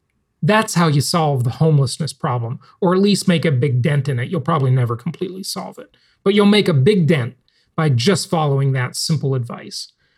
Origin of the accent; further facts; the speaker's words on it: Los Angeles, California, United States; my hometown? I grew up in Los Angeles. What a disaster.